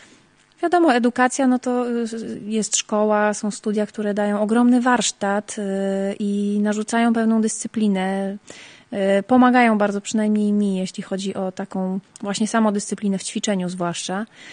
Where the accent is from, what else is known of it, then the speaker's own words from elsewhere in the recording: Zakopane, Lesser Poland, Poland; Akurat też w pięknym mieście, bo pochodzę z Zakopanego.